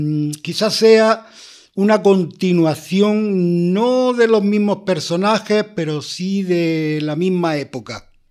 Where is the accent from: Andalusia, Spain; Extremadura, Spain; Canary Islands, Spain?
Andalusia, Spain; La Guardia; nacido y criado en La Guardia, en Las Casillas... que ahora que todo el mundo presume, es que yo nací en una... Mira, yo nací en Las Casillas, un 24 de mayo de 1961 a las 11 menos cuarto de la noche.